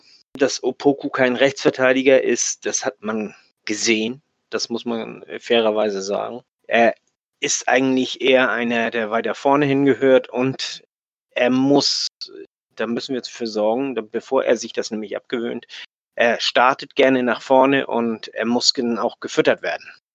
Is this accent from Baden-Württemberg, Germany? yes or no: no; Hamburg, Germany; Bei uns in Hamburg, weißt du, wenn einer mal ein bisschen was kann, dann wird er gleich hochgejubelt